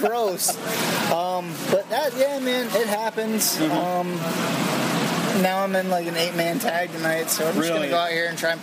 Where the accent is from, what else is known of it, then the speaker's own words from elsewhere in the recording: the South, United States; while we all loved WCW growing up in the South.